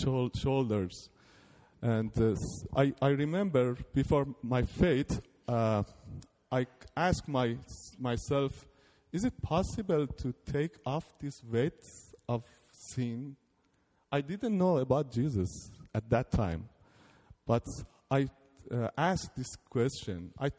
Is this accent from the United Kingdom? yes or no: no; Iran; English is a second language; moved away as an adult; now in Vancouver, Canada; It was in 1998, end of 1998, and then January of 1999, we came out from Iran to Turkey